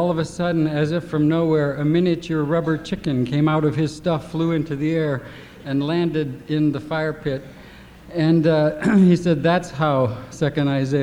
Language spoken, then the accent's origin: English; Valparaiso, Indiana, United States; I'm from Valparaiso, Indiana